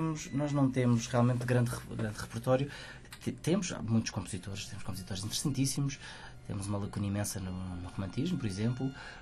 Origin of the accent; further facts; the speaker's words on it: Portugal; é realmente uma questão, se calhar, de todos nós, enquanto portugueses, termos um bocadinho mais de orgulho